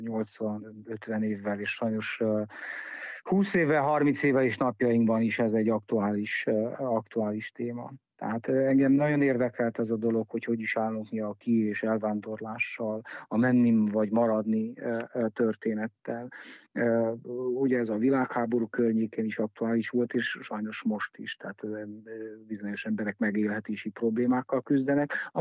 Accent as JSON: {"language": "Hungarian", "region": "Transylvania", "country": "Romania", "said": "amiért engem érdekel erdélyi magyarként az, hogy egy felkiáltó jel legyen, egy intőjel az, hogy végülis hová juthatunk, milyen sorsra juthatunk mi is erdélyi magyarok"}